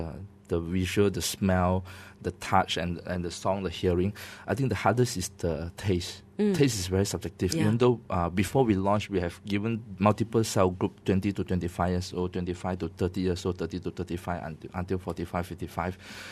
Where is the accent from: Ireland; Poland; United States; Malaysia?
Malaysia; I'm Malaysian, so if I love it